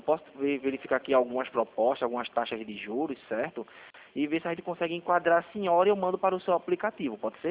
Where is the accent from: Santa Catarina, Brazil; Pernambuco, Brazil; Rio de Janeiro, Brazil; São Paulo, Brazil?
Pernambuco, Brazil; Recife; sou daqui de Recife